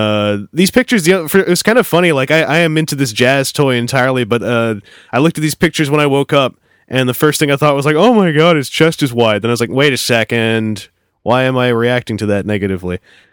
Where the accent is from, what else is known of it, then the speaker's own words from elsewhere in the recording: Canada; I'm from Canada. I don't know if you knew that.